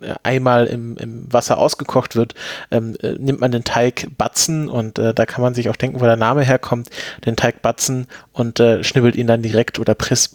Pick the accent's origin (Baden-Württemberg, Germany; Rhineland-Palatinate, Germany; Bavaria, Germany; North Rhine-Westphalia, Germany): Baden-Württemberg, Germany; now in Potsdam, Germany; Ich komme ja selbst aus Schwaben, beziehungsweise aus dem Schwarzwald, ist ja dann immer so aus einem fließender Übergang.